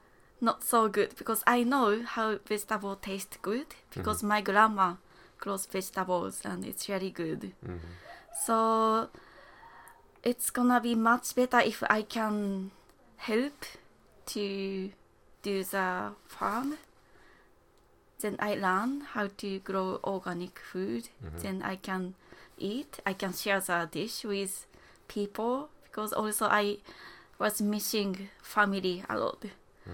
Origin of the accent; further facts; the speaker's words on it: Nagano, Japan; English is a second language; Japan. I'm from Japan, and the town is called Nagano.